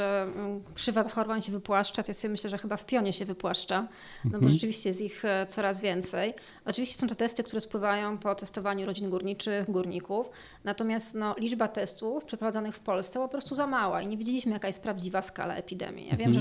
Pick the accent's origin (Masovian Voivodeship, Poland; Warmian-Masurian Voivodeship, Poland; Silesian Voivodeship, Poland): Silesian Voivodeship, Poland; słysząc, że jestem ze Śląska